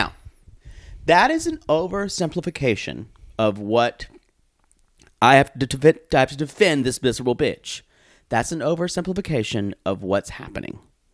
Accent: the South, United States; Growing up in the South, I didn't understand anti-Semitism.

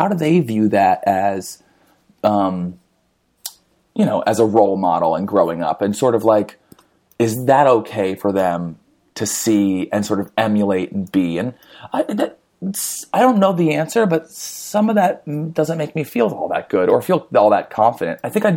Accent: New Jersey, United States; And I grew up in New Jersey in suburbia. It was like, I don't know, an hour and a half train ride into New York.

